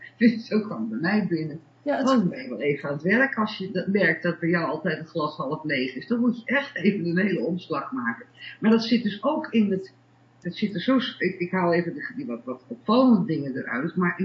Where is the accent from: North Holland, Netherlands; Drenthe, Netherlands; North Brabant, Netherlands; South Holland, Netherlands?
North Holland, Netherlands; Amsterdam; En in Amsterdam, waar ik ben opgegroeid, was die schering een inslag in die tijd.